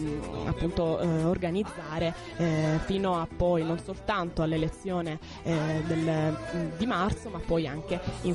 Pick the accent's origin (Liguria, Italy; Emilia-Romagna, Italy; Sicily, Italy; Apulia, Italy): Apulia, Italy; Sì, infatti anche io sono pugliese